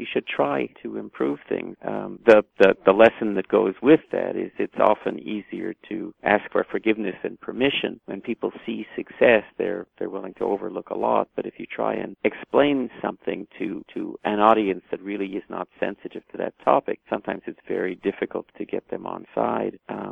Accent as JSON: {"language": "English", "town": "Montreal", "region": "Quebec", "country": "Canada", "tie": "born or raised there", "said": "I'm originally a Montrealer. I was born in Montreal and went to high school there."}